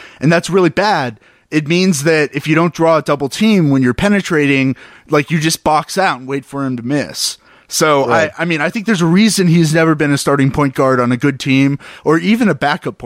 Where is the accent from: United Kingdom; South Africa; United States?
United States; Dallas, Texas; I'm from Dallas, by the way. And so I'm a Mavs fan.